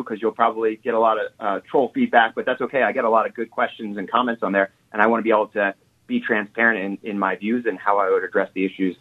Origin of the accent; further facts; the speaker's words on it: New Jersey, United States; born there; also born or lived in West Virginia; You know, I was born in New Jersey. I lived in West Virginia. I was in the Army for a long time and moved all over the place.